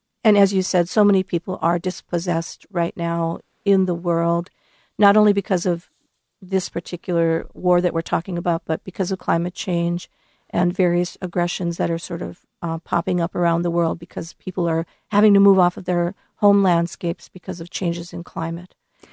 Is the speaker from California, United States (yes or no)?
no; Napoleon, North Dakota, United States; when I was growing up in Napoleon, my hometown in North Dakota